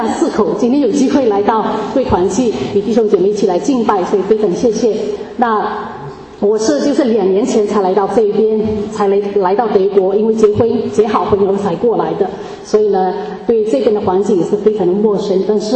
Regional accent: Myanmar; accent: Burmese Chinese; 而我本身是缅甸的华侨，所以呢，在我讲话和在语言的表达各方面，应该是会带有缅甸华人的味道

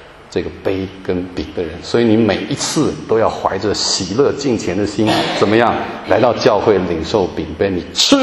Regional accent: Taiwan; 我从台湾来我都吓了

